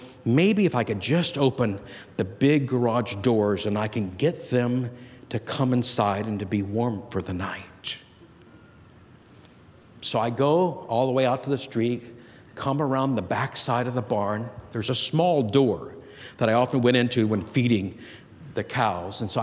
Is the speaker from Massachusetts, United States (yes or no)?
no; California, United States; I grew up in the Sacramento Valley, so I've been in this area a long time.